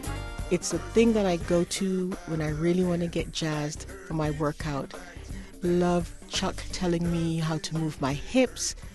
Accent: Jamaica; I am a Jamaican. I am a proud Jamaican.

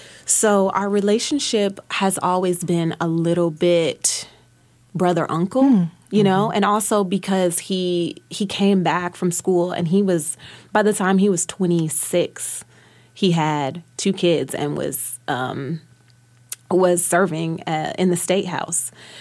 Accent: Detroit, Michigan, United States; I always say I'm from all of Detroit. You know, I talked a lot about growing up in Calumet

